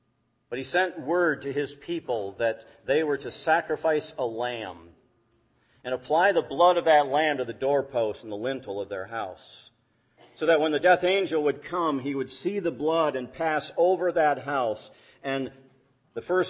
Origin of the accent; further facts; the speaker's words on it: Fremont, United States; I remember back in the 60s, my hometown in Fremont